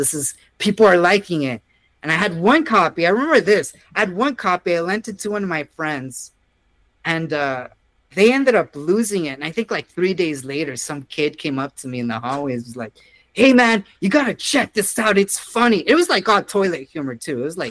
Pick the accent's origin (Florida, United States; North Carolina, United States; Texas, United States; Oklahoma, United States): Texas, United States; growing up in South Texas, there was a lot of conservative, like, you know, evangelical Christians as well as Catholicism.